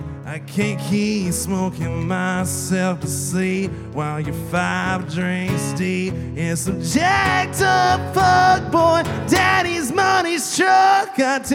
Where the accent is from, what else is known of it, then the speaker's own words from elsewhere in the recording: Georgia, United States; I'm from South Georgia.